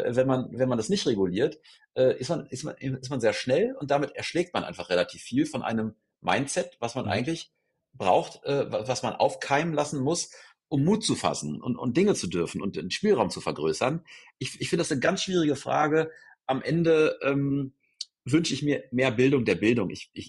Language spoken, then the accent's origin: German; Hanover, Lower Saxony, Germany; ich komme aus Hannover